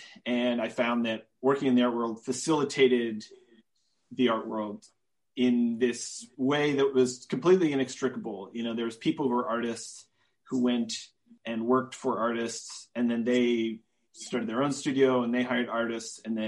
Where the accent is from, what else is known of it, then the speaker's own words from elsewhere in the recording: Minnesota, United States; now in Brooklyn, United States; I grew up in Minnesota. I went to school for painting in northern Minnesota at the University of Minnesota Duluth.